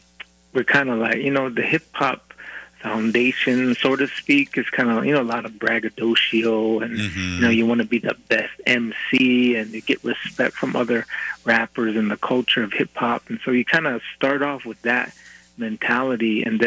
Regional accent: Montana, United States; My clan is the Yashichita, which is the Big Lodge clan. And so I come from the Crow Nation, which is, you know, Crow is the mistranslation of our people. Apsaloga is the correct name for our people.

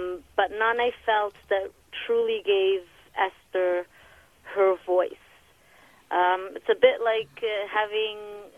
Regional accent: Italy; English is a second language; moved away as an adult; now in Davis, United States; I grew up in Italy. And once I got married, I moved to New York, and then we moved to Davis, California

